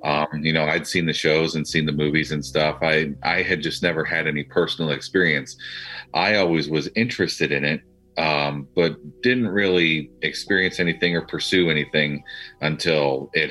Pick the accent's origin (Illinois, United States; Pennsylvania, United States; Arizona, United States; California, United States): Arizona, United States; Tucson; now in Northeast Ohio, United States; We're originally from Tucson, Arizona.